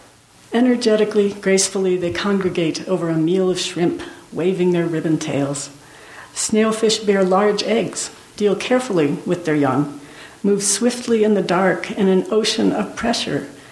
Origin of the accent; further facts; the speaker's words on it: Iowa, United States; My father is a math professor, and he was working for a lot of the time I was growing up in Iowa.